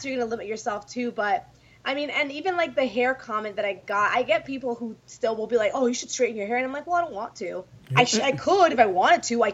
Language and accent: English; New York City, New York, United States; it's where I grew up. Like, I'm from New York City. I didn't have a choice but to be feisty, but to be sassy.